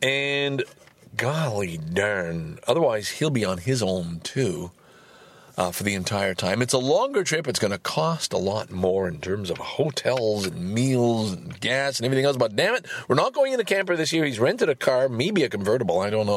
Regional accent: Valleyfield, Quebec, Canada; also born or lived in Montreal / Sorel; I am from Valleyfield. That's my hometown, although I was born in Montreal. Spent the first year in Sorel, and then my father moved to Valleyfield

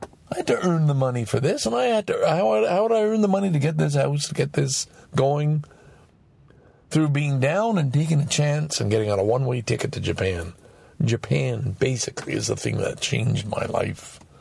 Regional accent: Canada; born there; It's the fact that I was born white in Canada post-war.

